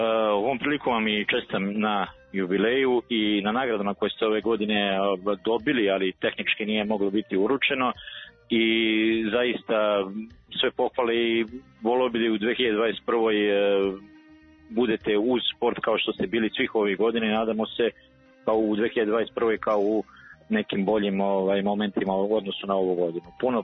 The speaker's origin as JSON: {"language": "Serbian", "country": "Serbia", "said": "kod nas u Srbiji"}